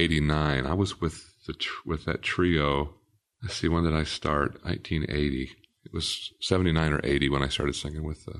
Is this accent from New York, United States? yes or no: no; Port Clinton, Ohio, United States; I grew up in Port Clinton, Ohio, and we really didn't have any kind of gospel music at all.